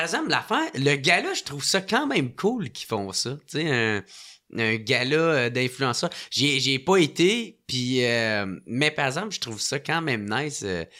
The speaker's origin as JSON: {"language": "French", "town": "Gatineau", "region": "Quebec", "country": "Canada", "lives_now": "Montreal, Canada", "said": "Parce que moi, je viens de Gatineau. Mais je retournerais pas vivre, là."}